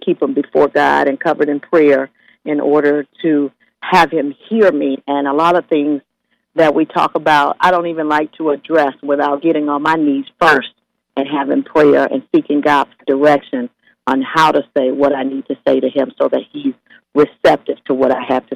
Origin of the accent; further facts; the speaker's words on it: Michigan, United States; now in Akron, United States; I came from Michigan to become an Ohio resident through my employer.